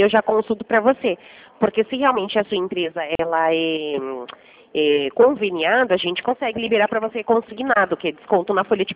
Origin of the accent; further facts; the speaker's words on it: Americana, São Paulo, Brazil; eu sou de Americana.